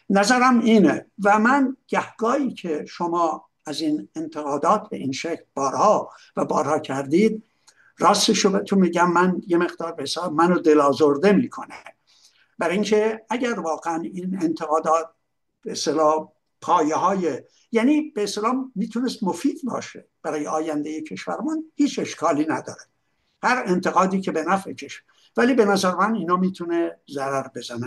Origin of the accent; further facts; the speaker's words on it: Iran; اگه ما وطنمون رو دوست داریم، اگه به آینده ایران، ایران یک پارچه عقیده داریم